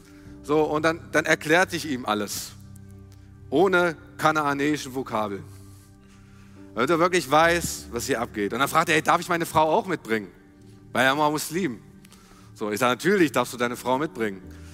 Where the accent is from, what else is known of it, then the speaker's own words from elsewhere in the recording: Baunatal, Hesse, Germany; meine alte Heimatstadt Baunatal.